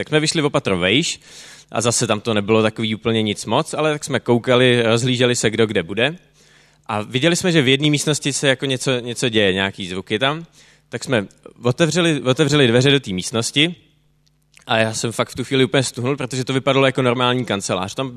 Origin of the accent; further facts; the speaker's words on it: Prague, Czechia; tak jsme mu řekli, že jsme z Prahy, že jsme přijeli na výlet